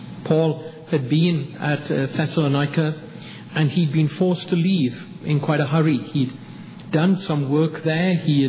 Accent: Wales, United Kingdom; now in United States; Obviously from my accent you realize I'm not a native southern dweller, nor am I from North Carolina by birth. But my wife Anne and I are from Wales originally, although I am soon to become a citizen of this country.

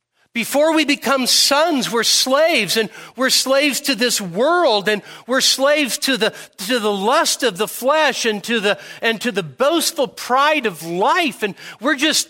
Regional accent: California, United States; I grew up in the Sacramento Valley. I didn't even know it was hot there. I just grew up there, you know? Play wiffle ball all day in 105 degree weather, you know?

